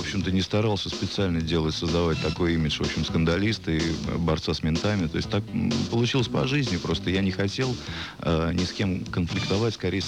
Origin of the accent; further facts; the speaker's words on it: Russia; поскольку я воспитывался не в Америке, а в России